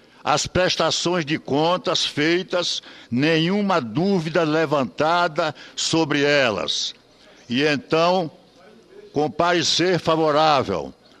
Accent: Feira de Santana, Bahia, Brazil; Ele é meu companheiro, ele é meu adversário e minha terra, Feira de Santana.

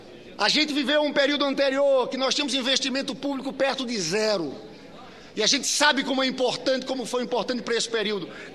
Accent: Northeast Region, Brazil; Eu sou senador pelo Rio de Janeiro, mas sou nordestino.

